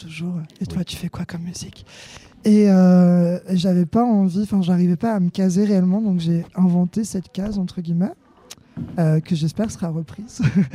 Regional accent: Hauts-de-France, France; Faut savoir que je viens de Picardie, dans un tout petit village de 250 habitants.

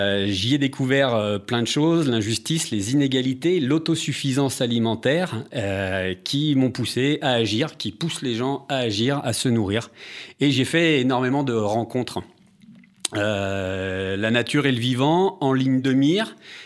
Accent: Villefranche, France; born there; moved away as an adult; Je suis né à Villefranche dans les années 70.

